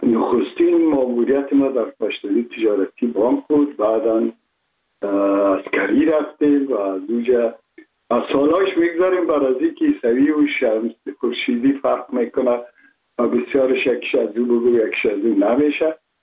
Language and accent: Persian; Kabul, Afghanistan; من متولد شهر کابل هستم، هستم تاجک و از شهر کولی کابل که از پدر از کابل هستم.